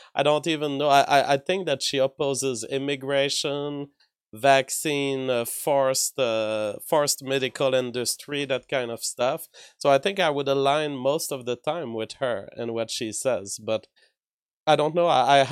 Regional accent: Canada; I work under … Those are my initials. I'm a Canadian citizen.

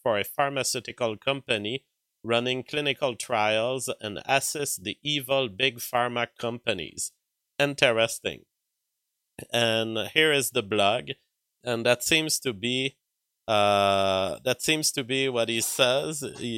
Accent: Canada; But hi, I'm a Canadian.

